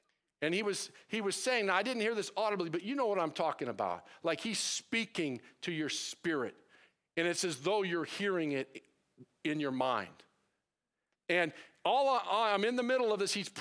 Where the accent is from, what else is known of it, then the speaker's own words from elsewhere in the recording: United States; I didn't want to be called to because I'm an American and I love my comfort, right?